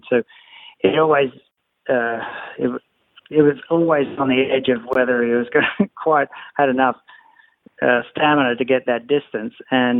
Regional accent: Australia; growing up in Australia. And I still feel, you know, that I am an Australian person.

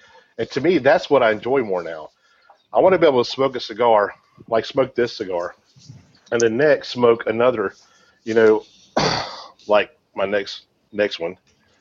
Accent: the South, United States; being a Southerner, you know, we drink a whole lot of sweet tea, right?

